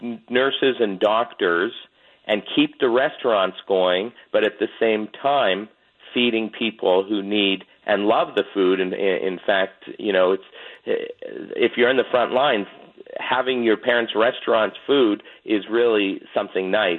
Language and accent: English; Canada; growing up in Canada, watched all the hockey games.